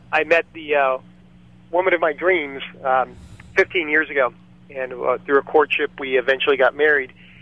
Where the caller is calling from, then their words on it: California, United States; Out in California.